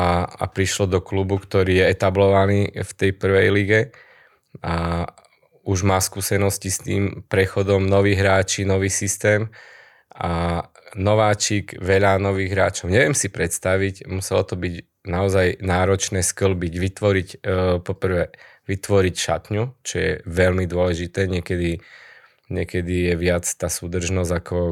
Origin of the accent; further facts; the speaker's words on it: Prešov, Prešov Region, Slovakia; som Prešovčan, ale vyrástol som futbalovo v Prešove, vyrástol som ako tréner, keďže som 13 alebo 14 rokov pôsobil v akadémii Tatrana Prešov